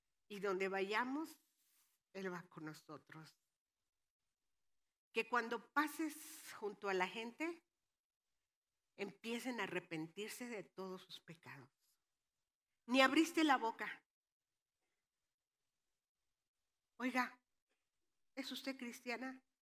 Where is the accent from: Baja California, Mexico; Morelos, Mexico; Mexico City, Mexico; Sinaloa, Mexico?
Mexico City, Mexico; Soy del DF, soy chilanga, pero ya me supo.